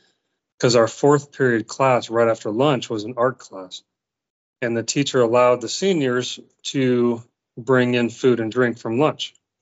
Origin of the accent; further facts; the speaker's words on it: Seattle, Washington, United States; moved away; Yeah, I'm actually from Seattle, Washington. And I'm used to much colder temperatures, and I did not expect it to get this cold when I moved down to the American South